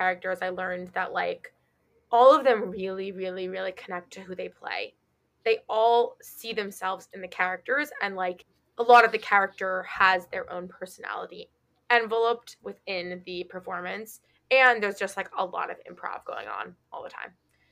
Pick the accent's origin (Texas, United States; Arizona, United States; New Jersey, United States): New Jersey, United States; Maplewood; who I saw at a diner in my hometown of Maplewood, New Jersey in like 2013.